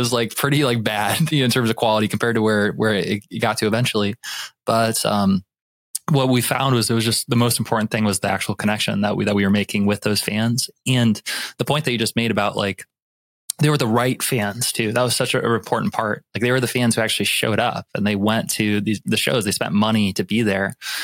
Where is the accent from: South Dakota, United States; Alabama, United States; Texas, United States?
South Dakota, United States; We grew up in South Dakota. There wasn't an audience there.